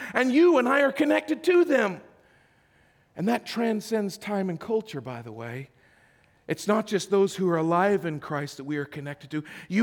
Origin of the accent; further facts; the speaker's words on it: Idaho, United States; Growing up in Idaho, I was not geographically close to Dallas.